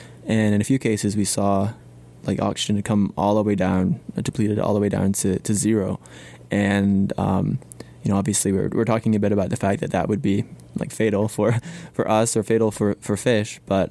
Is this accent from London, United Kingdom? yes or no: no; Scotland, United Kingdom; I grew up in Scotland, where it used to be a rainforest environment a long time ago